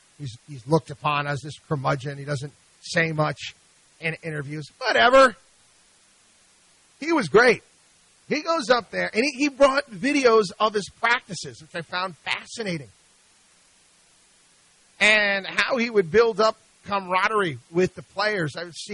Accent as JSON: {"language": "English", "town": "Albany", "region": "New York", "country": "United States", "tie": "born or raised there", "said": "And I grew up in Albany, New York, about 2 hours outside of Boston, 2 hours outside of New York."}